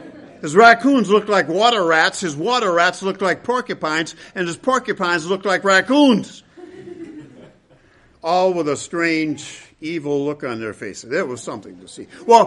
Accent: Grand Rapids, Michigan, United States; One of my high school buddies had lived on the outskirts of my hometown, Grand Rapids, Michigan

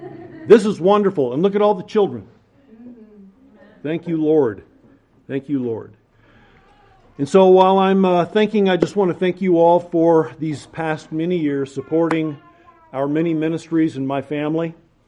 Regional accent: Bakersfield, California, United States; Okay, I'm from Bakersfield. I like everything John Wayne.

